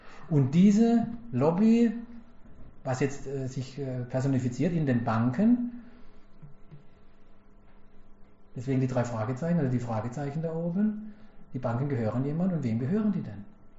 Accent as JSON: {"language": "German", "town": "Karlsruhe", "region": "Baden-Württemberg", "country": "Germany", "said": "weil ich komme selber aus Karlsruhe und wir haben ja als Wahrzeichen sozusagen unsere Pyramide mitten in der Stadt stehen."}